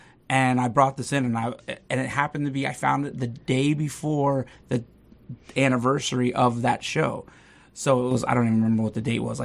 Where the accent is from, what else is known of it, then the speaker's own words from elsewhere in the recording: Bethlehem, Pennsylvania, United States; I'm from Bethlehem, Pennsylvania, which... isn't necessarily too little